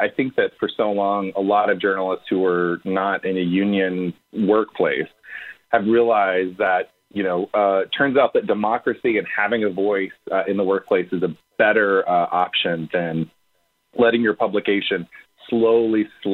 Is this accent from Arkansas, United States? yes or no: yes; Arkansas, United States; You know, I originally just grew up in a neighboring state. I grew up in Arkansas, and it wasn't like I grew up with a culture of understanding what unions were in the South.